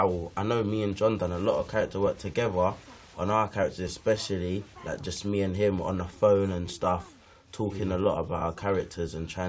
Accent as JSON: {"language": "English", "town": "Hackney", "region": "London", "country": "United Kingdom", "tie": "born or raised there", "said": "growing up in Hackney, you kind of know, like, you grow up with people that are kind of in that kind of lifestyle."}